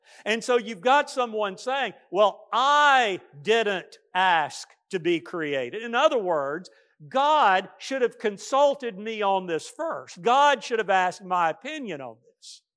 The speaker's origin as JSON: {"language": "English", "country": "United States", "said": "And I tell you, as an American, I love it."}